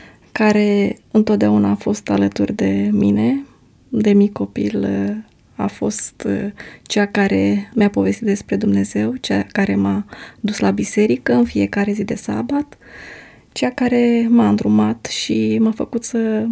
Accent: Buțeni, Hîncești District, Moldova; born there; M-am născut în Republica Moldova, în Buțeni.

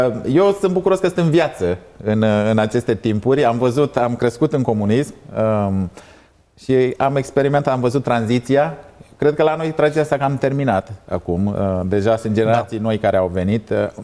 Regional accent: Romania; Am vorbit mult despre faptul că suntem români

